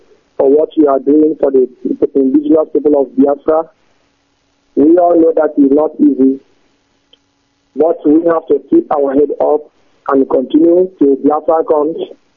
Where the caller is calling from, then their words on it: Switzerland; This is me. I am calling from Switzerland.